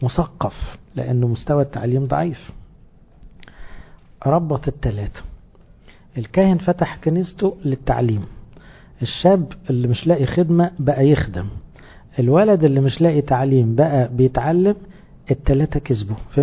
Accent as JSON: {"language": "Arabic", "region": "Upper Egypt", "country": "Egypt", "said": "انا صعيدي على فكره، مش عايز يزعل."}